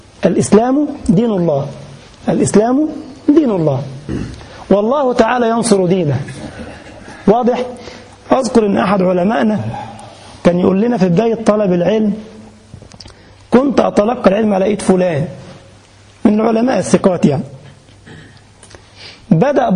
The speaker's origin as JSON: {"language": "Arabic", "country": "Egypt", "said": "أذكر عندما كنت في بلدنا كان عندي محاضرة في محافظة أخرى"}